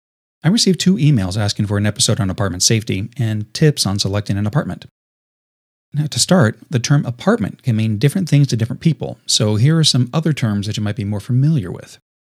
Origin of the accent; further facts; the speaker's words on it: California, United States; Now, my home state of California is openly hostile to firearms of any type for any purpose.